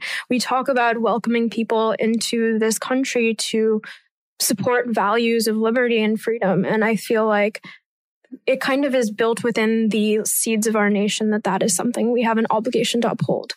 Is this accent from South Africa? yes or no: no; New York, United States; I was born and raised in New York.